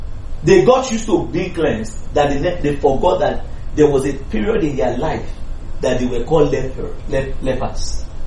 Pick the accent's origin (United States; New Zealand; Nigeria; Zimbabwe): Nigeria; Bariga, Lagos; I remember that I grew up in Ilaje Bariga.